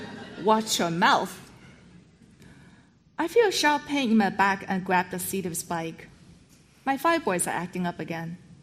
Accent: China; moved away as an adult; now in United States; I grew up in China and came to U.S. to study computer science.

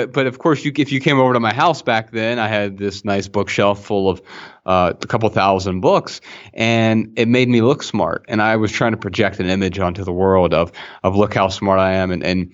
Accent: Dayton, Ohio, United States; We're from Dayton, Ohio, originally.

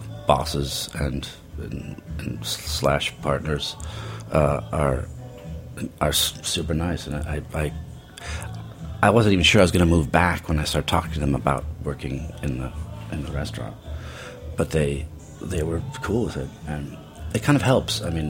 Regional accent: Portland, Oregon, United States; I mean, I'm sort of from Portland, Oregon

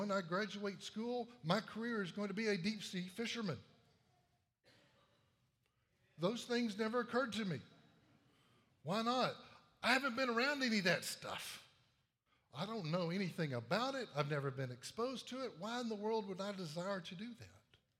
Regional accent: Texas, United States; I was born and raised in Texas.

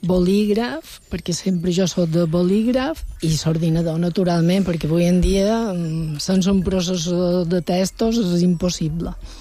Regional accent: Palma, Balearic Islands, Spain; born there; now in Sa Cabaneta, Spain; jo soc nascuda a Palma, però visc a la Cabaneta. Fa 40 anys, no? O sigui que ja som més d'allà que no d'aquí.

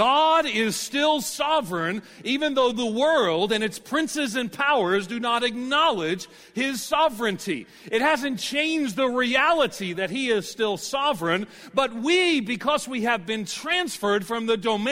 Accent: New York, United States; now in Tennessee, United States; I live in Tennessee now, but I'm actually from New York.

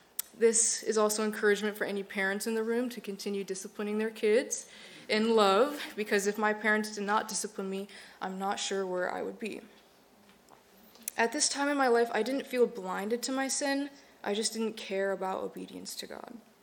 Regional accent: Chicago, Illinois, United States; now in Stockton, United States; We are originally from Chicago, but moved here 2 years ago after graduating college and getting married for a job opportunity and with hopes to escape the freezing winters.

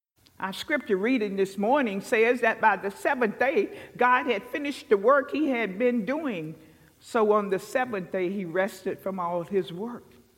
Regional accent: the South, United States; When I was growing up in the South, Americans honored the Sabbath.

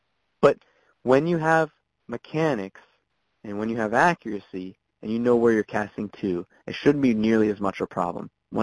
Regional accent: Pittsburgh, Pennsylvania, United States; Yeah, my neighbor in Pittsburgh. I'm from Pittsburgh too

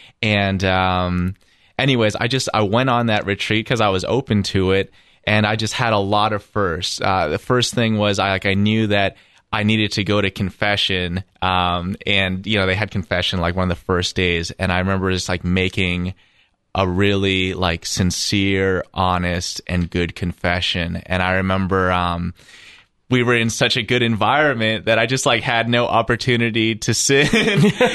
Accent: Toronto, Ontario, Canada; I grew up in Toronto, Ontario. I was baptized Catholic, but I grew up in a pretty nominally Catholic household.

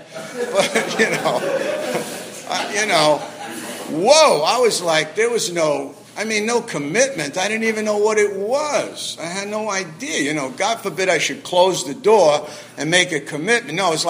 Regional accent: New York, United States; It was like, you would think like, wow, because I'm from New York. Structure, formality, discipline.

